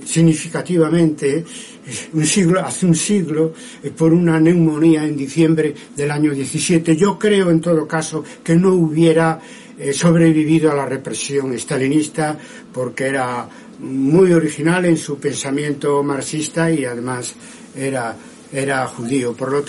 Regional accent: Galicia, Spain; Yo, como sabéis, soy gallego de nación y desde muy joven

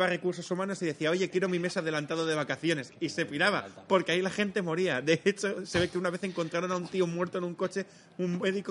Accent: Badalona, Catalonia, Spain; porque yo soy de Badalona

